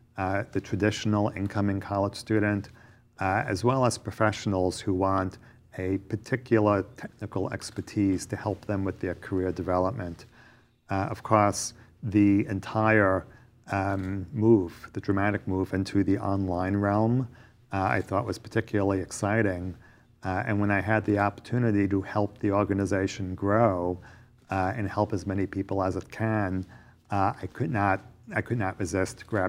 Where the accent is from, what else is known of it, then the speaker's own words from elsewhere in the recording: Brooklyn, New York, United States; accent: New York; moved away as an adult; now in Connecticut, United States; I was actually born and raised in Brooklyn in New York City, but I moved up to Connecticut 20, 30 years ago. And I believe some of that New England accent crept into my New York accent.